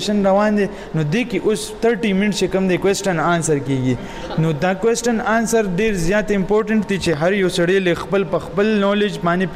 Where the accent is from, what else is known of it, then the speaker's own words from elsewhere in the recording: Peshawar, Khyber Pakhtunkhwa, Pakistan; لاهور کې د پولیټیکل ساينس سټوډنټ ایم د ایم فیل او زه د پېښور اوسیدونکی یم